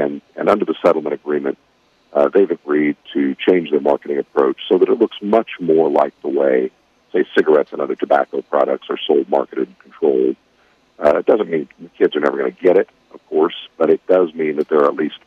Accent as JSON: {"language": "English", "country": "United States", "tie": "born or raised there", "said": "we were always very blessed as I was growing up in Montgomery County, but I had a lot of friends and we had a lot of family who, you know, things were very tight."}